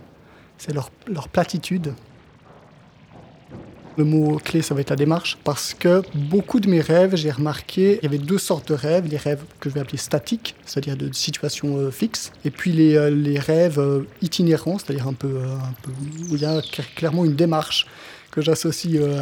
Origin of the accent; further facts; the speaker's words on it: Switzerland; Je suis suisse aussi loin que je me souvienne